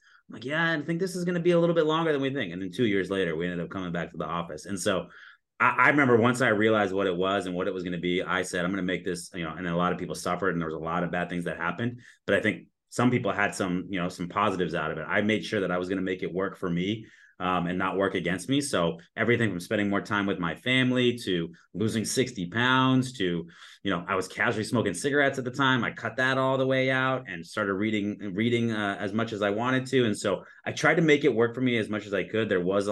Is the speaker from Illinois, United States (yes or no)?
no; California, United States; now in Arizona, United States; I grew up in Southern California, but you know, Arizona has a lot to offer as well.